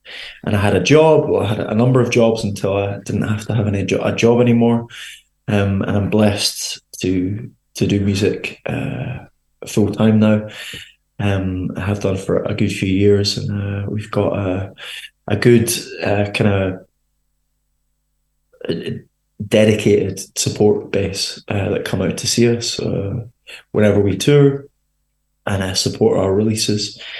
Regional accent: Edinburgh, Scotland, United Kingdom; born there; accent: Scottish; Yeah, so I was born in Edinburgh

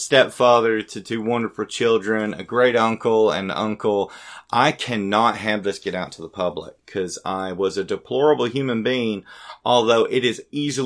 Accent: Greenville, United States; There is a Popcorn Video in my hometown of Greenville.

